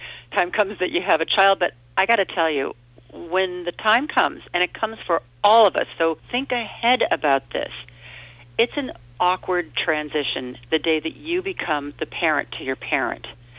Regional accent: Sacramento, California, United States; And I flew out to Sacramento, California, my hometown, and there you are.

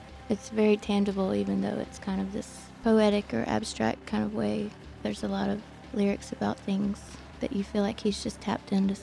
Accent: Athens, Georgia, United States; I'm a musician from Athens, Georgia.

